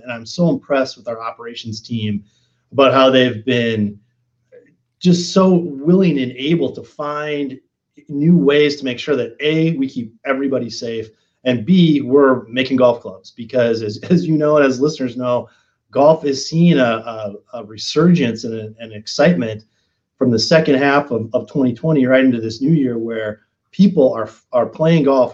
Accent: Minnesota, United States; also born or lived in Cincinnati, United States; And I grew up in Minnesota, so I totally know the feeling. And you and I have chatted this before. I lived in Cincinnati for a few years, so I know what it's like to have those Midwest winters.

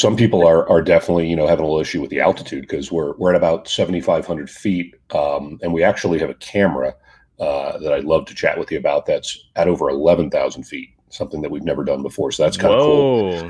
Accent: Florida, United States; now in San Diego, United States; look, I grew up in Florida. I live in San Diego, and I've never seen anything like this place.

